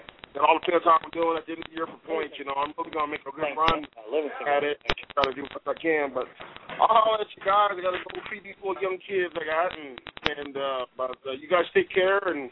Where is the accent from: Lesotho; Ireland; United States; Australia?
United States; Iowa; I'm from Iowa, but I love places that I've been before